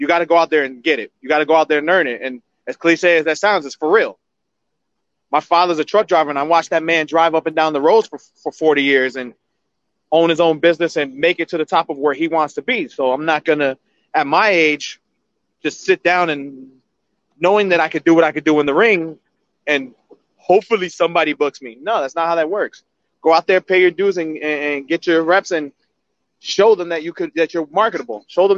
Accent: New Jersey, United States; where are you from? From Jersey.

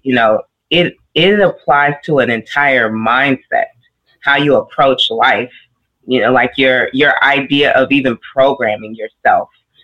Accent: United States; not just for me and who I am as an American, but also me and who I am as a Nigerian

